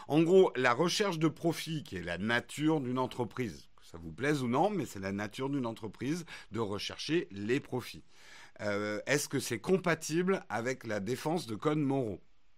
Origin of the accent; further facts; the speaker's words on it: France; accent: French; Ouais, think different, j'adore mon accent français là.